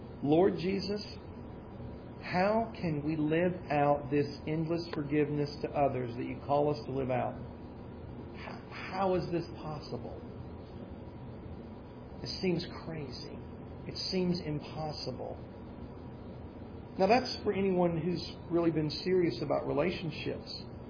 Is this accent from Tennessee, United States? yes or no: yes; Tennessee, United States; I'm from Tennessee. My Tennessee math went again.